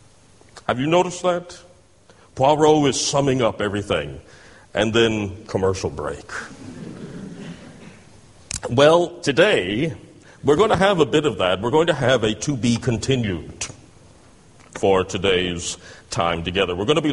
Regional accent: Tennessee, United States; And of course, as you know, I come from the United States, from Tennessee, originally, and so there's some question as to whether I'm speaking English as well.

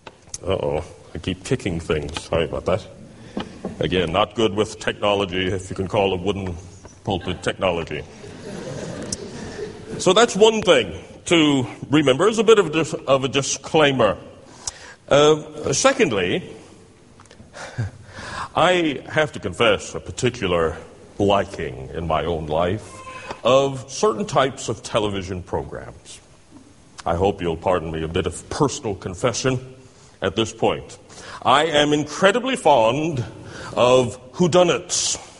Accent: Tennessee, United States; And of course, as you know, I come from the United States, from Tennessee, originally, and so there's some question as to whether I'm speaking English as well.

